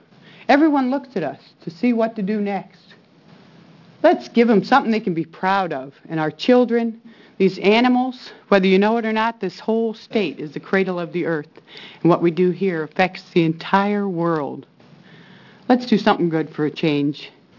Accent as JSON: {"language": "English", "region": "Ohio", "country": "United States", "lives_now": "Oregon, United States", "said": "I'm originally from Ohio. I now reside in Southern Oregon."}